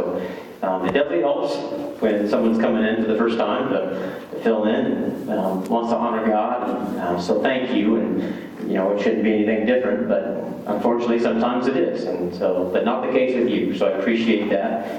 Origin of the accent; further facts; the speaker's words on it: Pleasantville, Missouri, United States; Had the privilege to go back to my hometown church, which is in Pleasantville, Missouri, and got to take over as the lead pastor of my hometown church.